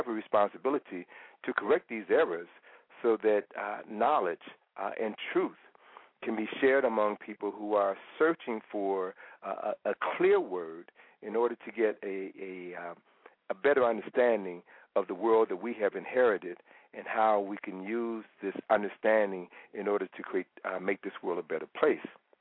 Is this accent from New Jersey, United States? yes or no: no; Chicago, Illinois, United States; they really got their start in Chicago, and I'm from Chicago as well.